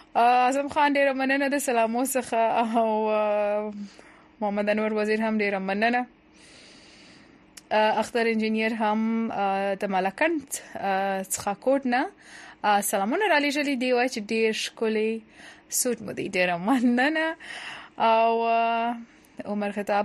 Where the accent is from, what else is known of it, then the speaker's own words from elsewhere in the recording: Helmand, Afghanistan; نو زه د هلمند څخه یم